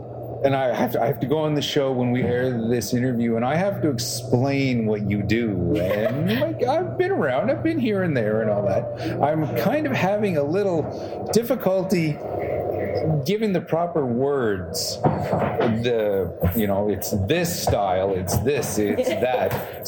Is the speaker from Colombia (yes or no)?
no; Canada; As a Canadian, eh?